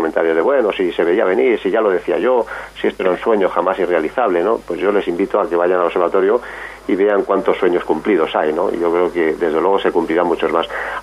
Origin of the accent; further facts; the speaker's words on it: Spain; quienes cuentan con la oportunidad privilegiada de sacar ciencia puntera somos los españoles